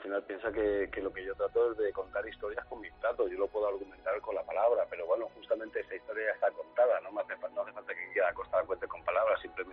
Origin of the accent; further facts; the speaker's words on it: Alicante, Valencian Community, Spain; Yo soy de aquí de Alicante, el turrón es muy típico.